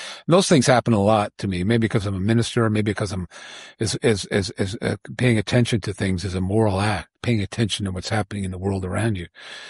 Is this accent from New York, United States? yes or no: yes; Bedford, New York, United States; we grew up in Westport, growing up in Bedford, New York.